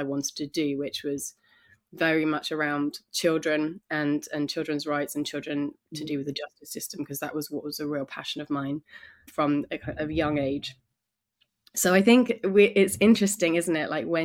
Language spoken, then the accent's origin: English; England, United Kingdom; You know, I was raised in England and I'd been to Europe, but I hadn't been out of there.